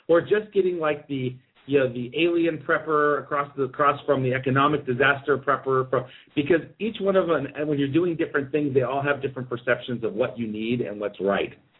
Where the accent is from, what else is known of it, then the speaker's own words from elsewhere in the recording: New York, United States; I mean, as a New Yorker, New York motto is kind of just live life and just do what you got to do.